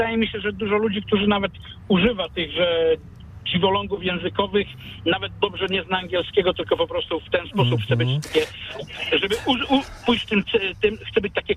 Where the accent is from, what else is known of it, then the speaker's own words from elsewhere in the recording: Poznań, Greater Poland Voivodeship, Poland; U nas w Poznaniu, wiadomo, też z gwary jakieś niemieczyzna też została.